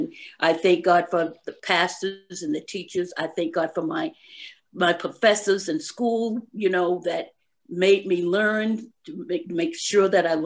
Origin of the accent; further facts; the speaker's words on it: Georgia, United States; born there; moved away; also born or lived in Savannah / Long Island; I was born in Georgia, and after that, I went to school in Savannah. I left Savannah and I went to New York. I lived on Long Island.